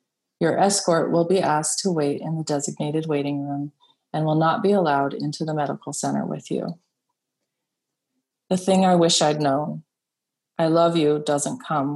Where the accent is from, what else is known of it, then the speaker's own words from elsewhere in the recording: Chico, California, United States; Growing up in Chico, and especially as a teenager, I wanted to go to San Francisco as much as possible.